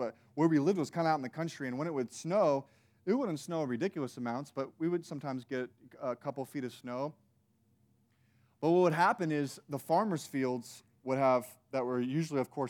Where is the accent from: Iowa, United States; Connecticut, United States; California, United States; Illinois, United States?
Illinois, United States; Now, I grew up in Illinois, and in Illinois, it snows, just like it does in Michigan.